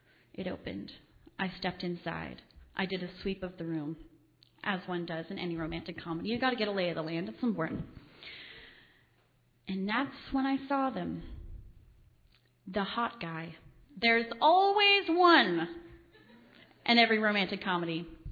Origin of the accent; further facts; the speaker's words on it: Stanwood, Washington, United States; I'm sorry, I'm from Stanwood Camino Island.